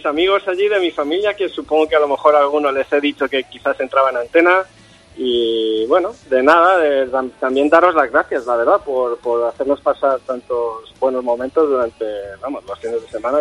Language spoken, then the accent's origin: Spanish; Alcalá de Henares, Community of Madrid, Spain; Soy de Alcalá de Henares, en Madrid.